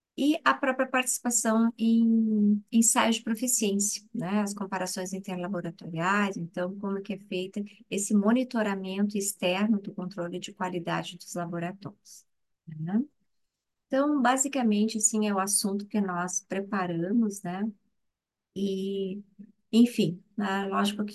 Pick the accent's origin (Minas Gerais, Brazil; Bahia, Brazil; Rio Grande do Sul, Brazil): Rio Grande do Sul, Brazil; Eu sou do Rio Grande do Sul, então aqui é no Sul, né